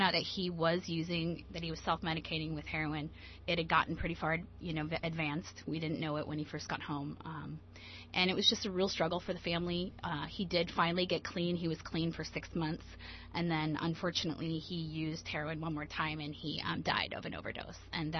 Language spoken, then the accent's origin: English; Midwest, United States; Bear in mind, too, that I'm from the Midwest